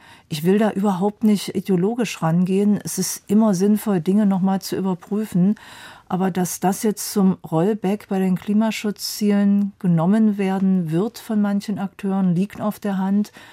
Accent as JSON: {"language": "German", "town": "Dessau", "region": "Saxony-Anhalt", "country": "Germany", "tie": "born there", "said": "Wissen Sie, ich lebe ja immer noch in Dessau, wo ich geboren bin"}